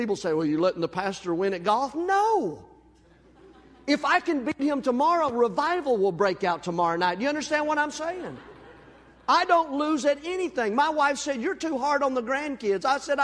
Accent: Tennessee, United States; I'm from Tennessee, and when we talk about oak, we talk about the mighty oak tree.

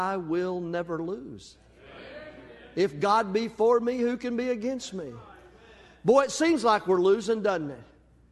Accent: Tennessee, United States; I'm from Tennessee, and when we talk about oak, we talk about the mighty oak tree.

